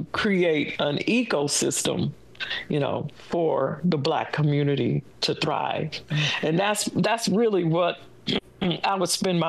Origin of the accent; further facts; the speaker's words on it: Nashville, Tennessee, United States; And so we did have that rich, like, Harlem Renaissance environment mm-hmm. growing up in Nashville.